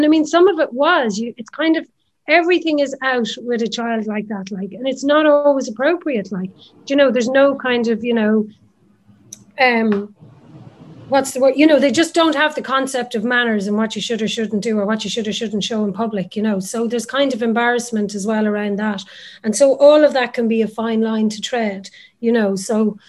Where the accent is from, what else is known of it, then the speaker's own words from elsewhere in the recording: Nenagh, Munster, Ireland; I grew up in Nina and Tipperary